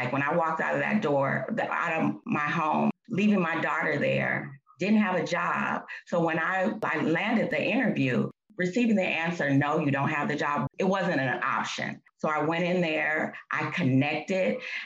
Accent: Oakland, California, United States; And like I said, I grew up in Oakland, right?

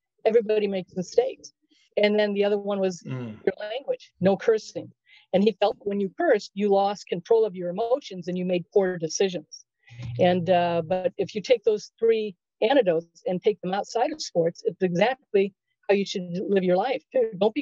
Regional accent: Los Angeles, California, United States; And not just because I really didn't know who he was growing up in Los Angeles.

